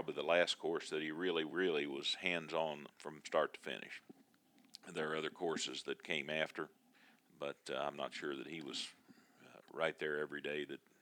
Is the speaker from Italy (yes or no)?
no; Indiana, United States; I'm from here.